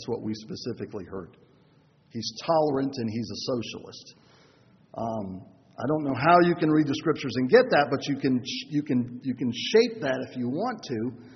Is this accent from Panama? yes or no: yes; Panama; about a place I grew up in Panama.